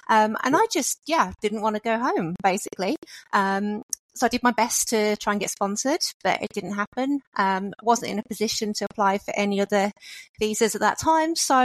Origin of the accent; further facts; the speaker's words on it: Birmingham, West Midlands, United Kingdom; moved away; also born or lived in London; I'm from Birmingham originally. Okay. But I've lived around lots of different places in England. And I was in London before I came out here.